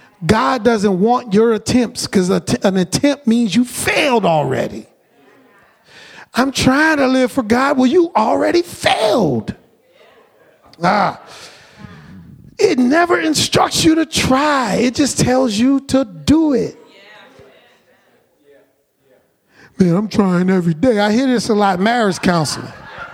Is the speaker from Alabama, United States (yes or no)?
no; New Orleans, Louisiana, United States; When I was growing up, I grew up in New Orleans, and in New Orleans, you know, we believe in spirits.